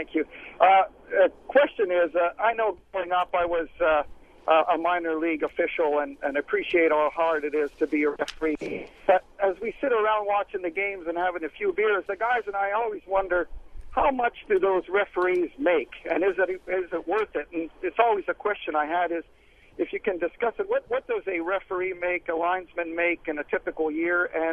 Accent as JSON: {"language": "English", "country": "Canada", "lives_now": "United States", "said": "I'm a Canadian living in Virginia"}